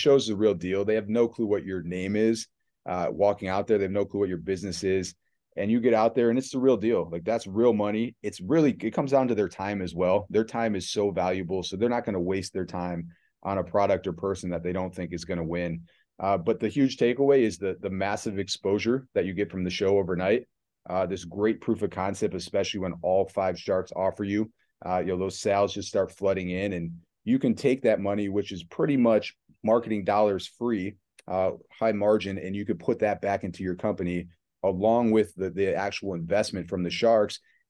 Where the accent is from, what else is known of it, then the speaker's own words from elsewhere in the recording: Buffalo, New York, United States; Growing up in Buffalo, New York, a Bills fan would not buy a Gronk shaker just because they're a Bills fan.